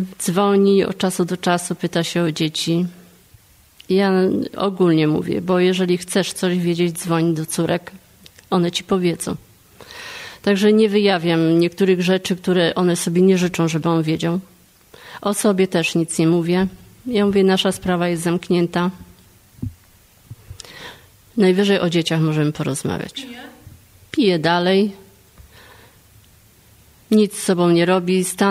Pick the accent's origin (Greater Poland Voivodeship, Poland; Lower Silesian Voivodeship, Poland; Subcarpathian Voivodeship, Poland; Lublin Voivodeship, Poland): Lower Silesian Voivodeship, Poland; Oława; zebrała mnie do oławy mojego rodzinnego miasta. Już jestem tutaj już 8 rok